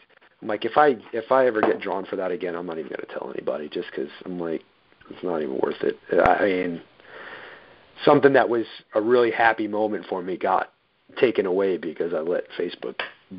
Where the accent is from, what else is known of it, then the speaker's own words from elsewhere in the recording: New York, United States; because I'm Italian and I'm from New York